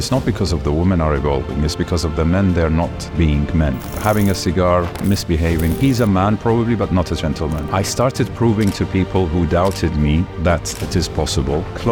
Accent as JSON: {"language": "English", "country": "Iraq", "said": "until I returned back to Iraq in the 1990. And there I was like, okay, I'm an alien in my home country. So I had to adapt."}